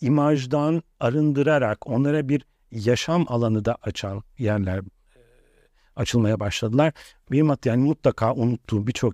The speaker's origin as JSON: {"language": "Turkish", "town": "Beyoğlu", "region": "Istanbul", "country": "Turkey", "tie": "born or raised there", "said": "Medya çünkü Beyoğlu çok tehlikeli bir yer olarak bütün Türkiye'ye lanse ediyor. Ben şu çocukluğumu orada geçirdim. Ve 13 yaşından itibaren yavaş yavaş gece yaşantım artmaya başladı."}